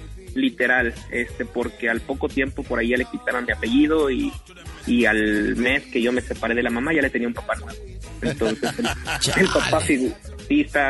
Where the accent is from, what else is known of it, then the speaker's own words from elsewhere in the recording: Michoacán, Mexico; now in Tijuana, Mexico; yo soy el que salí corriendo allá de Michoacán y me vine acá para Tijuana.